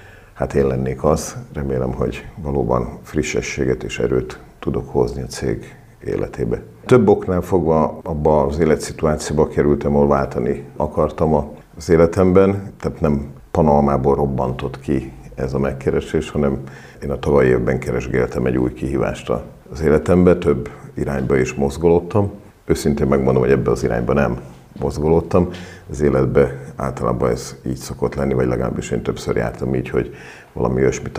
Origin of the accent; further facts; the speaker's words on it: Győr, Győr-Moson-Sopron, Hungary; Az ország túlsó végéből érkeztem, én alapvetően győri vagyok